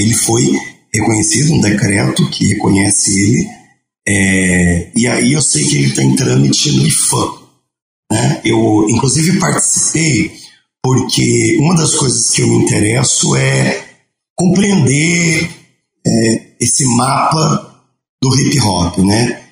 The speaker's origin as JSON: {"language": "Portuguese", "region": "São Paulo", "country": "Brazil", "said": "Eu sou de Guaianazes, extremo leste de São Paulo, e E nasci justamente, quer dizer, nasci um pouco antes do hip hop chegar no Brasil e cresci justamente ouvindo, né?"}